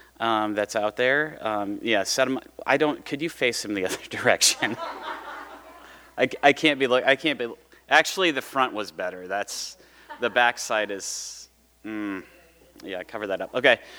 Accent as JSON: {"language": "English", "region": "Kentucky", "country": "United States", "said": "It's like, I'm from Kentucky. Did someone say, oh, geez? Now, wait a minute. Now, I feel that I do have to defend Kentucky sometimes when I'm outside of that area."}